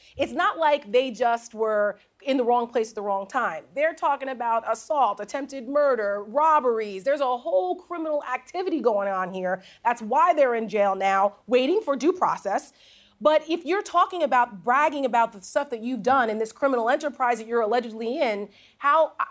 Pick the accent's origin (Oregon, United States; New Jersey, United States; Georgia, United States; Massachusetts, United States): New Jersey, United States; I'm from Jersey. I appreciate 90s hip hop.